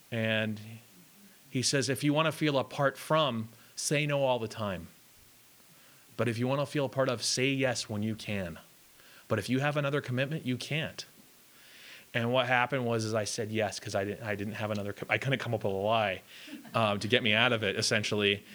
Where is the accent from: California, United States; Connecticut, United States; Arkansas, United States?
California, United States; Long Beach; And I'm from Long Beach, California. No, I don't know